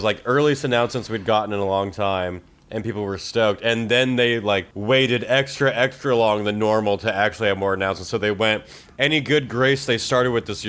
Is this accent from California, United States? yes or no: yes; California, United States; Especially, we come from California.